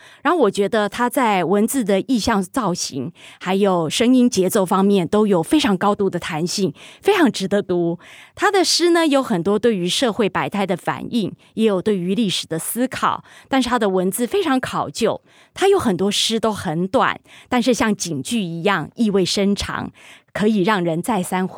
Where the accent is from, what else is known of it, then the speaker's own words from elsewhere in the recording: Hualien County, Taiwan; 我小时候在花莲乡下的时候就是上过这种粪坑式的厕所